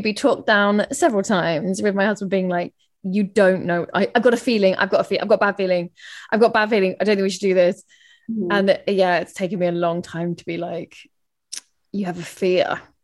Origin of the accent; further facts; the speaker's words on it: London, United Kingdom; accent: London; That's my London accent.